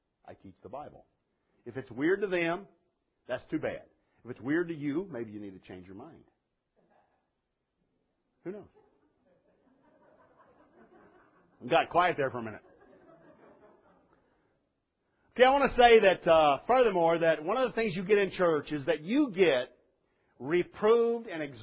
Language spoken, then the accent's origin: English; Oak Grove, United States; I come from Oak Grove. Right? I know that.